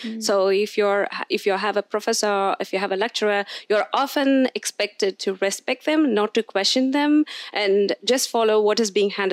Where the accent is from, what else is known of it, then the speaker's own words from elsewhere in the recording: India; now in Germany; and I'm from India. And I came to Germany actually in order to reunite with my long-term boyfriend.